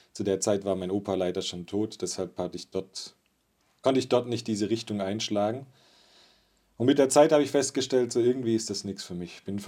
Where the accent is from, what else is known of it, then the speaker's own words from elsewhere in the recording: Germany; Meine Mama und er kamen dann hierher. Und so sind wir dann hier in Deutschland auch aufgewachsen.